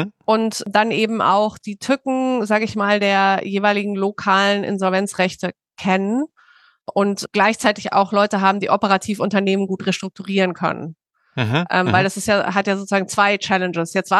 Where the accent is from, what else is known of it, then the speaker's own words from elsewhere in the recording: Berlin, Germany; ich bin ja Berlinerin und in Berlin ist es überhaupt nicht cool, Anwältin zu sein.